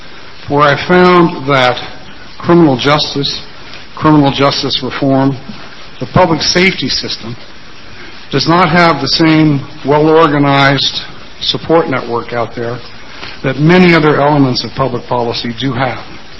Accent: Salem, Oregon, United States; I'm an attorney. I'm from Salem.

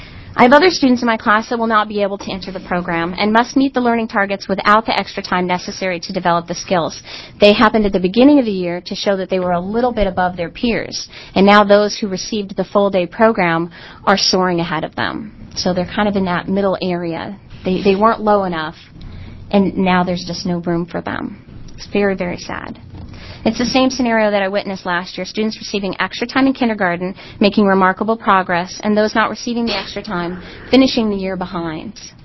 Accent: Beaverton, Oregon, United States; I'm from Beaverton.

